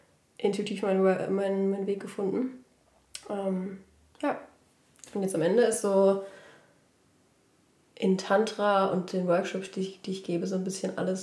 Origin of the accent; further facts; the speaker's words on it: Bruchsal, Baden-Württemberg, Germany; also born or lived in Hamburg / Barcelona; now in Berlin, Germany; 26 und ich komme auch aus Bruchsal.